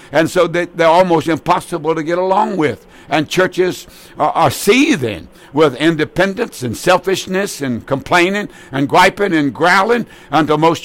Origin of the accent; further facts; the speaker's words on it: Roxbury, United States; And I remember when I go to Roxbury, my hometown, I can remember the door that led up a set of stairs to the dentist's office